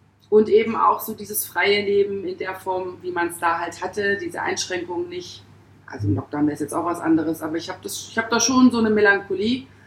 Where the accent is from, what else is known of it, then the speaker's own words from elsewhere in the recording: Pforzheim, Baden-Württemberg, Germany; born there; also born or lived in Hamburg; außer meiner Geburtsstadt Pforzheim, was jetzt was ganz anderes ist, Hamburg-Wahlstadt quasi durchs Studium